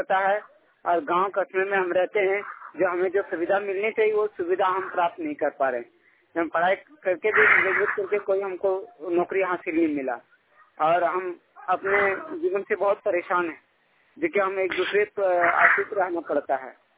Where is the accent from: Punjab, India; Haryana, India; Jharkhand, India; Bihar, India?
Jharkhand, India; Madhupur; मैं देवघर जिला झारखंड से हूँ और थाना मधुपुर, मैं मधुपुर के रहने वाला हूँ।